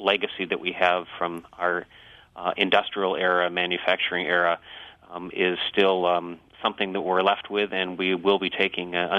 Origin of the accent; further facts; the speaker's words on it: Michigan, United States; also born or lived in Ohio / Wisconsin; I was born and raised in Michigan, spent over a decade in Ohio, and have been in Wisconsin for 15 years.